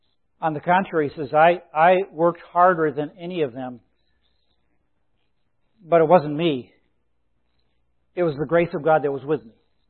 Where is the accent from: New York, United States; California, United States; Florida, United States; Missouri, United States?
New York, United States; I'm a New Yorker, but I love the Boston Celtics.